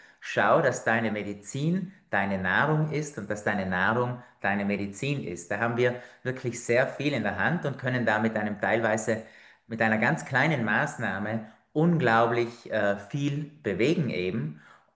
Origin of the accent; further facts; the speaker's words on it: Trentino-Alto Adige, Italy; Wie du vielleicht am Slang hörst, komme ich nicht aus Hamburg oder aus Berlin, sondern ich bin Südtiroler.